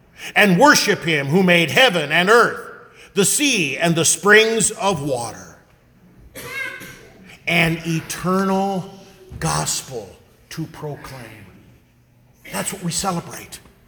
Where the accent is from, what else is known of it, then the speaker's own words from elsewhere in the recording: Nebraska, United States; I'm born and raised in Nebraska. Go Big Red bleeds through my veins.